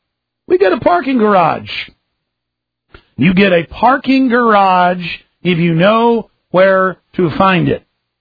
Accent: Dallas, Texas, United States; Living in Dallas, growing up in Dallas

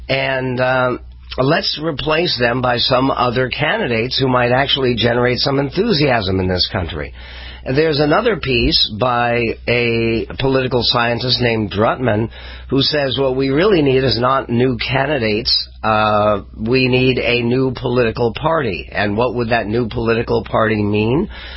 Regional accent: United States; born there; I was born in this country, my mother wasn't, but I was. I was born in the United States.

